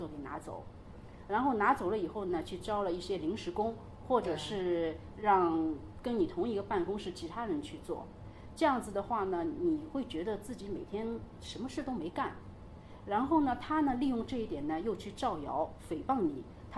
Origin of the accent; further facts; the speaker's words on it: China; 我们中国人而且有一个习惯